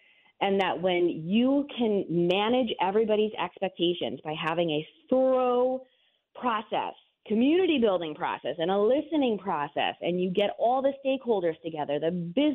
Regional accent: New York, United States; Yeah, so I grew up in rural central New York in a community that has more cows than people.

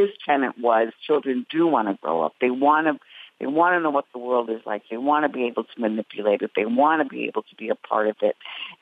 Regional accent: South Bronx, New York, United States; because I'm Puerto Rican and I was born in the 50s and raised and watched a lot of television as I was growing up in the South Bronx.

